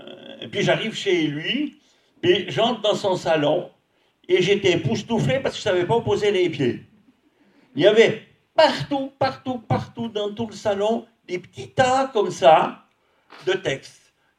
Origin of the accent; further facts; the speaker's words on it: Switzerland; Et puis j'étais chez moi en Suisse et j'étais malade.